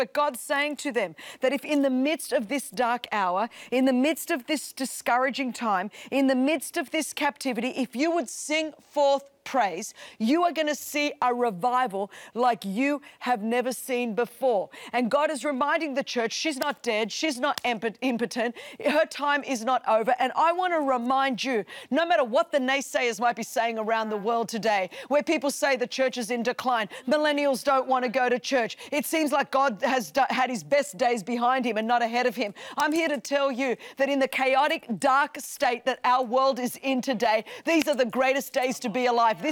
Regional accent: Australia; I love being Australian and saying … because for all my American brethren, they go, "

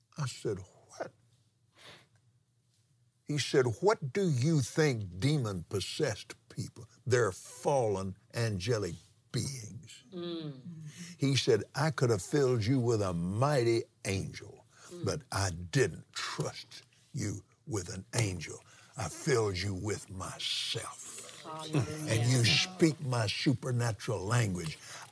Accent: Abilene, Texas, United States; also born or lived in Lubbock; I was born in Lubbock. Then 6 weeks later, because of my dad's a better job with the same, with Jones Business College, we moved to Abilene. But we went to the University Baptist Church in Abilene, Texas.

